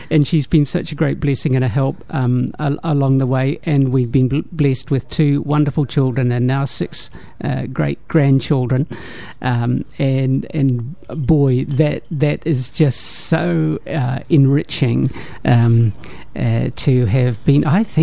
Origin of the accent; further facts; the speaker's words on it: Orakei, Auckland, New Zealand; also born or lived in Hastings; I'm very much a state house kid. I grew up in Oraki.